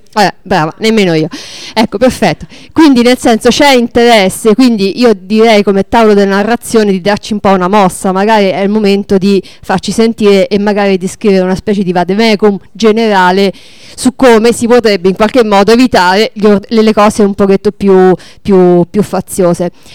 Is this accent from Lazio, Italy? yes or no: yes; Viterbo, Lazio, Italy; Adesso a Viterbo, io sono di Viterbo